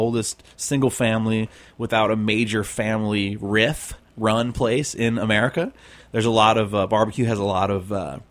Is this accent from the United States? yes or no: yes; St. Louis, Missouri, United States; it's a mix of where I grew up in St. Louis doing ribs and working on that pig farm